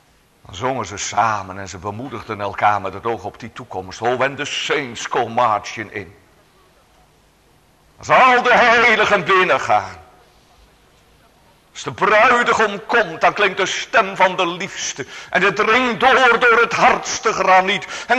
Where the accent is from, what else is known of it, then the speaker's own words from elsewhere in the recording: Elburg, Gelderland, Netherlands; Ik denk dan voor mezelf altijd maar aan het beeld dat ik mij vanuit mijn kinderjaren herinner dat we in Elburg een nieuwe burgemeester kregen.